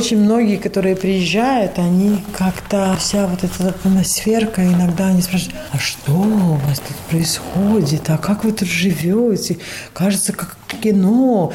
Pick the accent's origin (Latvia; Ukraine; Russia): Latvia; Riga; Да-да-да, я из Риги. Всю жизнь прожила в Риге